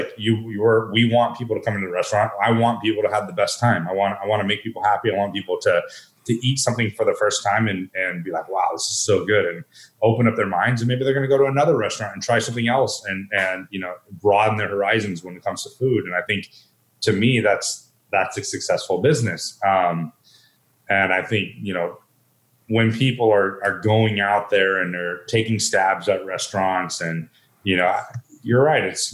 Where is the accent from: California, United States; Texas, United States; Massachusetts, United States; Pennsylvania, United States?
Texas, United States; I grew up, you know, with my dad cooking on Traeger, and we're again from Texas, and you know, a lot of barbecue and smoking meats is what we did growing up, especially on the weekends.